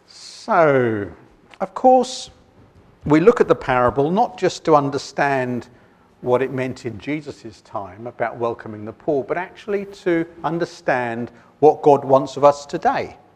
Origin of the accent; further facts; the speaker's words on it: London, United Kingdom; now in Steyning, United Kingdom; I live in Stenning, wonderful rural place. I'm a Londoner, so I'd lived for 42 years in West London beforehand.